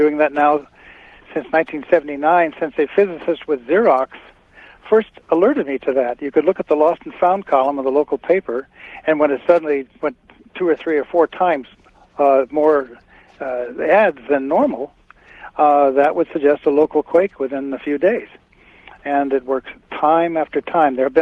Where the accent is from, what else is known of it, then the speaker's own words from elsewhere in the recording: California, United States; I'm from California and I have an idea about the timing of quakes in general and yours in particular.